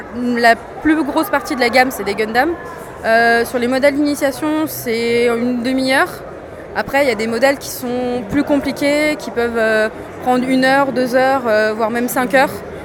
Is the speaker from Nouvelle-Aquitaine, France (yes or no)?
no; Lyon, Auvergne-Rhône-Alpes, France; Et je viens de Lyon